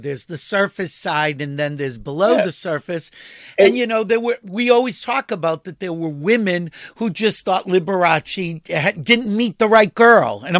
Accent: Boston, Massachusetts, United States; I mean, you're from New Jersey, I'm from Boston.

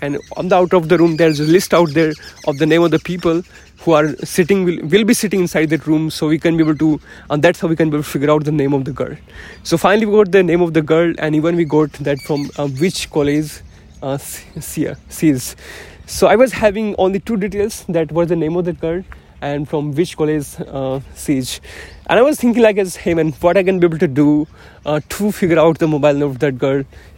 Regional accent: Jaipur, Rajasthan, India; So like as I'm from the Jaipur, and, you know, up in the nearest college, there is a Arya College out there.

